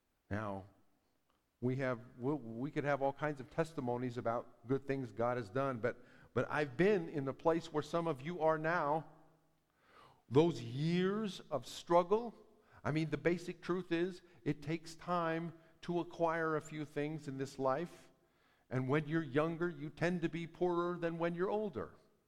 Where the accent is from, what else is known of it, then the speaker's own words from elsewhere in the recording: Washington, United States; I grew up in Northwest Washington and spent a few high school summers laboring